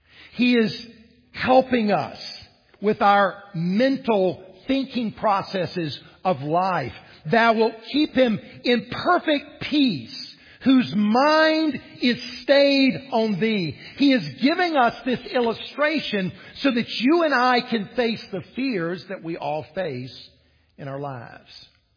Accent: Columbia, South Carolina, United States; I grew up here in South Carolina, and I grew up in Columbia.

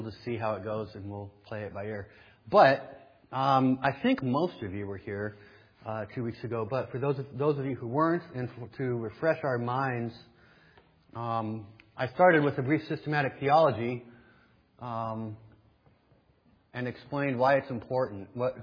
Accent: Denver, Colorado, United States; moved away as an adult; And then I went off to college, and I moved from Denver to Phoenix, so I couldn't obviously continue to attend my home church.

